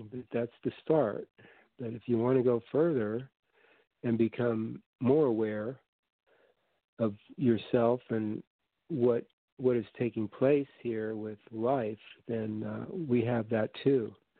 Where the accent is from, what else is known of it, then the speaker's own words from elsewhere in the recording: Huntington Beach, California, United States; Yeah, I'm from Huntington Beach here down south in California.